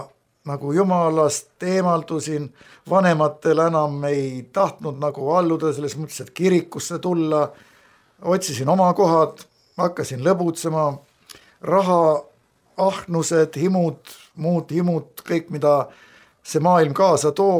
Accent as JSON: {"language": "Estonian", "town": "Tallinn", "region": "Harju County", "country": "Estonia", "tie": "born there", "said": "Ja mina sündisin Tallinnas, võiks öelda, noh, ja ema poolt siis kristlaste perekonnas, usklikus perekonnas."}